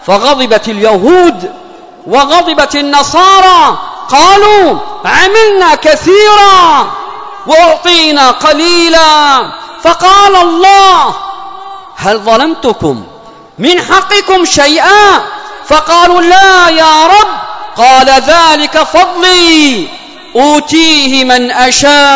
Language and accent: Arabic; Yemen